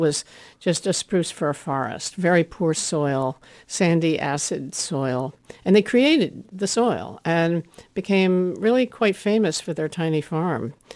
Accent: New York City, New York, United States; And I grew up in New York City, but we had a little country house. And my grandparents in Louisiana were wonderful food gardeners.

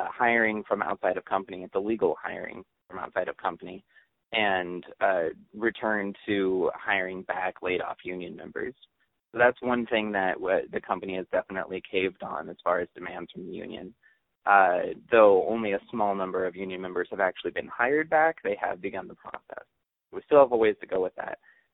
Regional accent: Portland, Oregon, United States; I'm just your average Portlander, born and raised in Oregon

